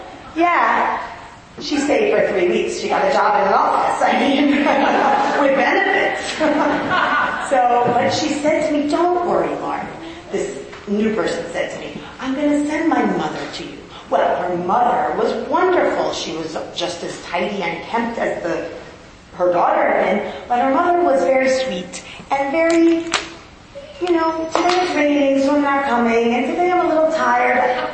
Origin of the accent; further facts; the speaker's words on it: Memphis, Tennessee, United States; By the way, I'm from Memphis originally.